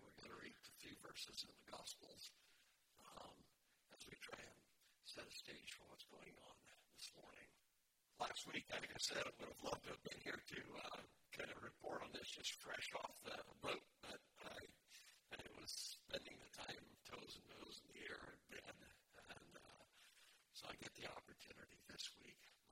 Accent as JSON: {"language": "English", "region": "Wyoming", "country": "United States", "tie": "born or raised there", "said": "I grew up in Wyoming, which is a big state. I grew up in the foothills of the Bighorn Mountains, the spur of the Rocky Mountains"}